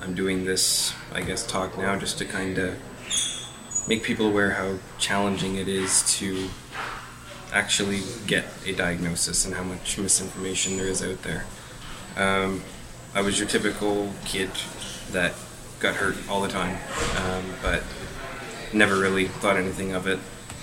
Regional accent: New Brunswick, Canada; Reached out to my family physician, to mental health. I'm from New Brunswick.

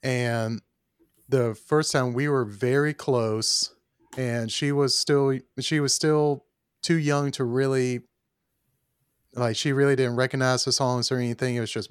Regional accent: Georgia, United States; Hey, I'm from Georgia. I can say that.

